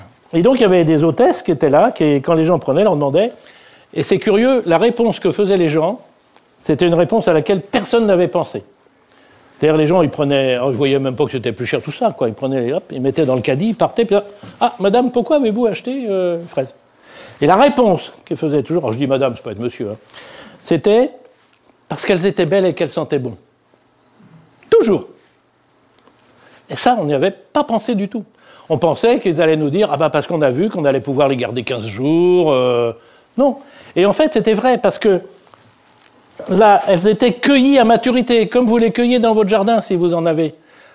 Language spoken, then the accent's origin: French; Normandy, France; moi je suis normand, je mange des camemberts, on n'a pas besoin.